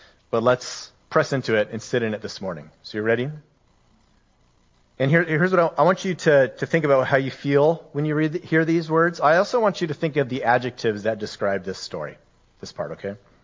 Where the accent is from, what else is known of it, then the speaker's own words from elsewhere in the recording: Colorado, United States; now in Pacific Northwest, United States; I grew up in Colorado where we have a ton of sun all the time.